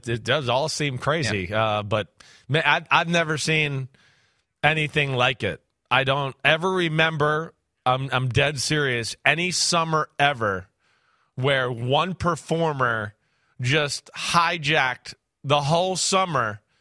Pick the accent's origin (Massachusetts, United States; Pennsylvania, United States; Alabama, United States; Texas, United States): Massachusetts, United States; Boston; I'm from the New England, Boston area anyways